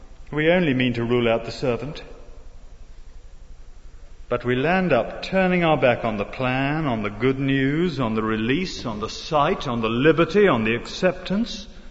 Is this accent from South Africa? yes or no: no; United Kingdom; You see, we're British and we're civilized, and we'd never dream of doing verse 29.